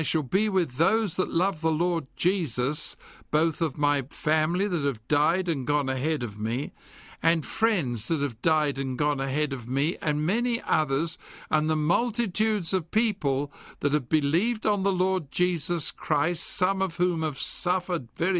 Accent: England, United Kingdom; now in United States; I am freeborn. I'm an Englishman. There's no doubt of that. Many people tell me my accent is still there.

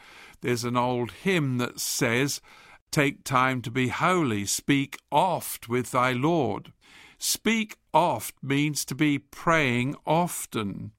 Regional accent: London, United Kingdom; When I grew up in London, and so my dad used to take me on a Saturday to the museums, which were terribly boring for a boy.

